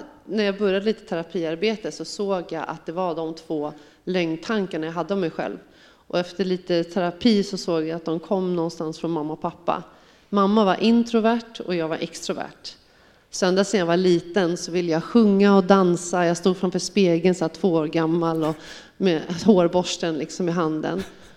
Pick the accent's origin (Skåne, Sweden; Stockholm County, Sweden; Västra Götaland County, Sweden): Stockholm County, Sweden; Stockholm; Ja, jag är 44 år gammal, uppvuxen och bosatt i Stockholm. Kommer från en vanlig svenssonfamilj, mamma, pappa, 2 yngre systrar, ateister skulle jag säga.